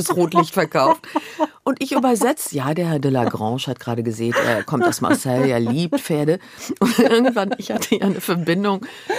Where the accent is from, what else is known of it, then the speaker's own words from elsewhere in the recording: Luxembourg; ich komme ja aus Luxemburg, das heißt, ich war auch immer mit französischer Musik und italienischer Musik durch meine italienische Mutter irgendwie konfrontiert.